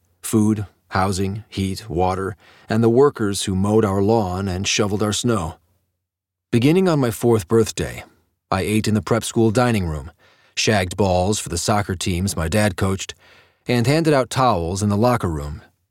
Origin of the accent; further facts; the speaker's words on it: Hanover, New Hampshire, United States; born there; When I was born in Hanover, New Hampshire, he was recuperating from a broken hip in a Texas hospital.